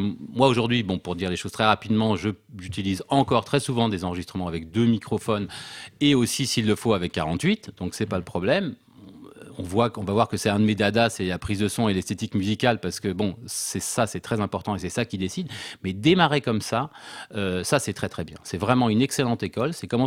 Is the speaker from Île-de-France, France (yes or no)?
no; Strasbourg, Grand Est, France; je suis de Strasbourg